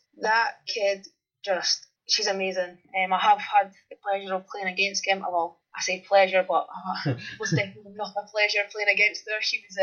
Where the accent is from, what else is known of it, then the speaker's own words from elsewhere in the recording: Scotland, United Kingdom; And definitely a role model for me, obviously being Scottish as well.